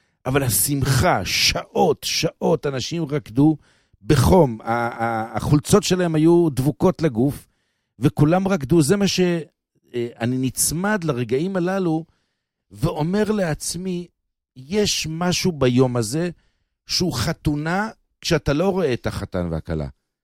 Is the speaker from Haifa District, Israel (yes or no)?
no; Bnei Brak, Tel Aviv District, Israel; מה שאני זוכר בתור ילד בבני ברק